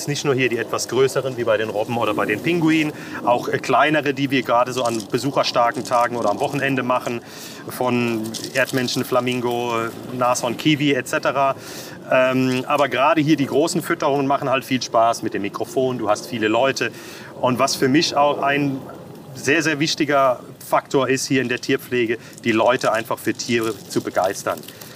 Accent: Baden-Württemberg, Germany; now in Frankfurt, Germany; und jetzt bin ich vor 3,5 Jahren hier nach Frankfurt gekommen. Ich komme aus der Nähe von hier, von Heidelberg, gerade so eine Stunde südlich.

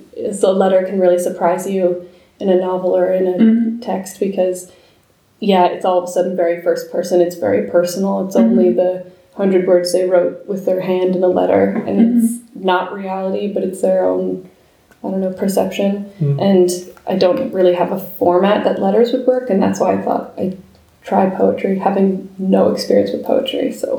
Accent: New Jersey, United States; So then I went back to New York. I'm from New Jersey. So I kind of went back home

